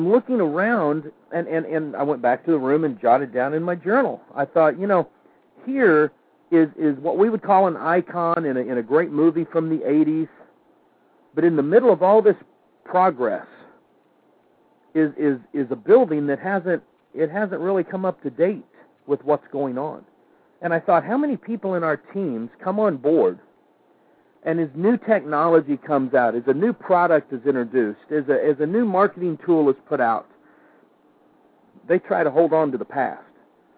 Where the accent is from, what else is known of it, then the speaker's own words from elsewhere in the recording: Midwest, United States; well, I grew up in the Midwest.